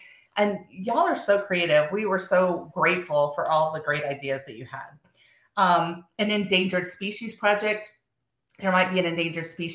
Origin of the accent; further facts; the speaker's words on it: Illinois, United States; also born or lived in Texas; now in Pennsylvania, United States; So one of the ones in Pennsylvania, so I was originally from Illinois, so shout out to Three Fires. I saw a lot of people from there. We were in Northeast Illinois Council.